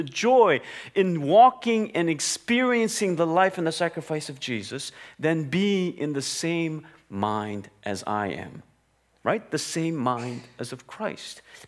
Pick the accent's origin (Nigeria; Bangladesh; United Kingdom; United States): Bangladesh; also born or lived in India; And growing up in Bangladesh in India, life was very different, right?